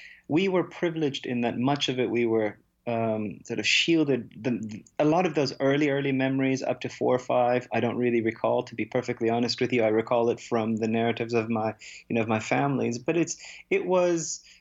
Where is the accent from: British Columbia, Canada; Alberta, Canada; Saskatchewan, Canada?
Saskatchewan, Canada; having spent a significant part of my life growing up in Saskatchewan. So the landscape, the culture is something that is familiar to me.